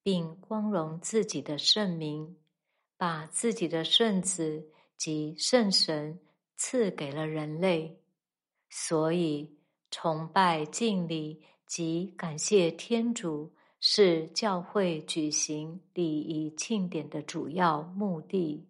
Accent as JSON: {"language": "Chinese", "country": "China", "said": "拿我们中国人来说，一个家庭通常是在什么时候庆祝新生儿的诞生？"}